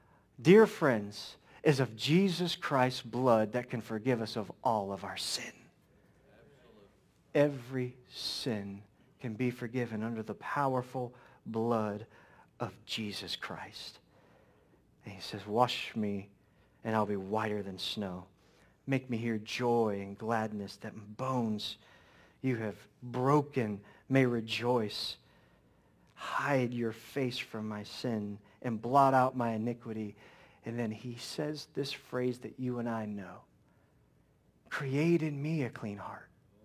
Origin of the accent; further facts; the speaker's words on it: Wooster, Ohio, United States; I'm from Worcester, Ohio, and we're known for our Worcester brushes.